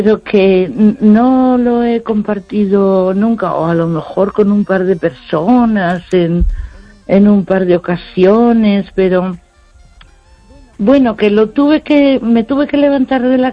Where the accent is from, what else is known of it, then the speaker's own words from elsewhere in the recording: A Coruña, Galicia, Spain; moved away; de Coruña emigrada.